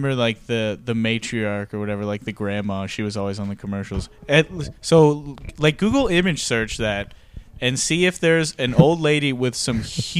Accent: Indiana, United States; I tell people I'm from Southern Indiana

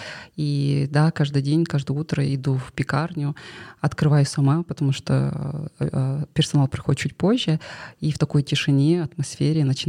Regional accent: Almaty, Kazakhstan; first language Kazakh; Russian is a second language; несмотря на то, что мы родились и выросли в Алматы

